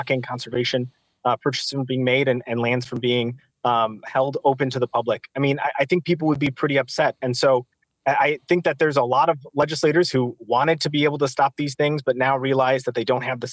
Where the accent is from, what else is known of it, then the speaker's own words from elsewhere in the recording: Somers, Wisconsin, United States; So I grew up in Kenosha County. I grew up in the Village of Summers, and I represent my home district now.